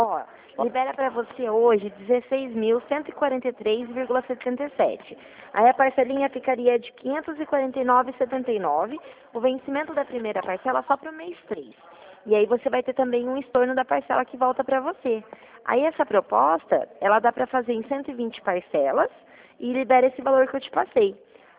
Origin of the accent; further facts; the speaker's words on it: Mogi Guaçu, São Paulo, Brazil; eu sou aqui de Mogi Guaçu.